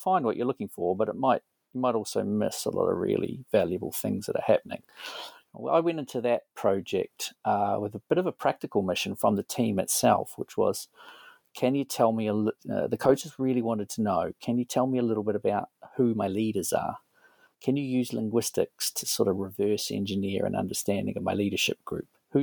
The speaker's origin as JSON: {"language": "English", "country": "New Zealand", "said": "I'm a New Zealander"}